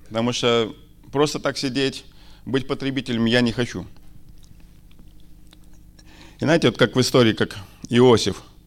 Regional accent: Jelgava, Latvia; now in England, United Kingdom; Я сам из Латвии, из города Илгавы.

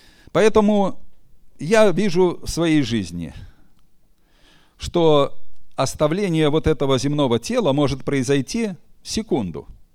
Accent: Belarus; я не могу сказать, что, вы знаете, я белорус, поэтому у меня такой характер.

